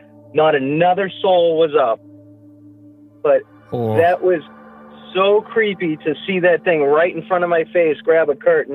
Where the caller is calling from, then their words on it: Massachusetts, United States; I'm calling from Massachusetts.